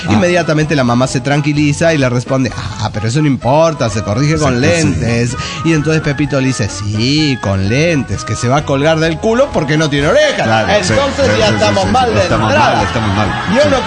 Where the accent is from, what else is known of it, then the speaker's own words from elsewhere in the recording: Huaraz, Ancash, Peru; de Huaraz, Perú.